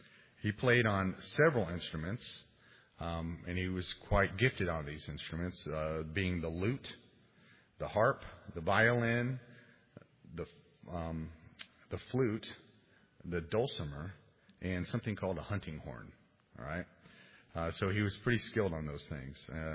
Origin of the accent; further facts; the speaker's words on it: Texas, United States; If I mispronounce some of these German names, I'm a Texan, so forgive me.